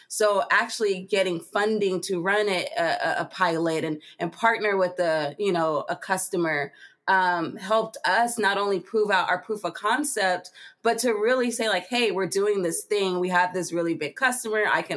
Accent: Los Angeles, California, United States; I'm from South Central Los Angeles, and like I didn't really have, like, my dad started his own company

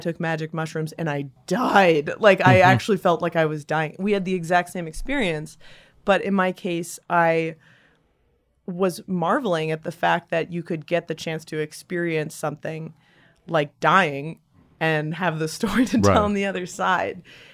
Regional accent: California, United States; I grew up in the Bay Area.

